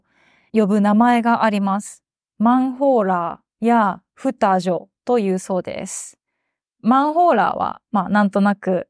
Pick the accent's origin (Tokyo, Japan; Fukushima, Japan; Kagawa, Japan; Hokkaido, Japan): Kagawa, Japan; 私の地元は四国の香川県というところにあります。そこはうどんが有名です。